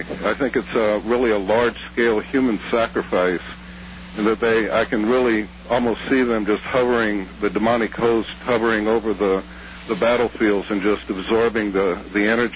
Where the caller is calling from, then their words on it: Florence, Oregon, United States; Yeah, I'm calling from Florence, Dr. Stan.